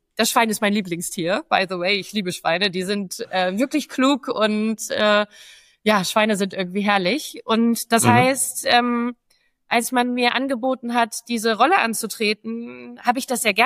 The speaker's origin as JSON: {"language": "German", "town": "Vechta", "region": "North Rhine-Westphalia", "country": "Germany", "said": "Also ich selber bin Fechteraner Kind, also ich komme aus Fechter."}